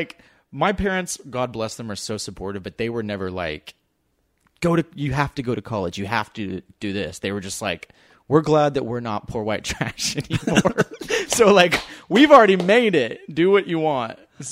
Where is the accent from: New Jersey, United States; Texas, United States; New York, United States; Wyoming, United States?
Texas, United States; Dallas; I'm from Dallas.